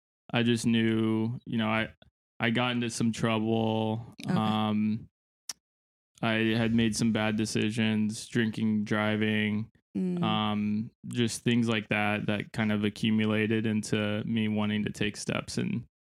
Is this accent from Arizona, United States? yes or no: yes; Gilbert, Arizona, United States; also born or lived in Dallas; Well, I was born in Dallas and then moved to Gilbert when I was two.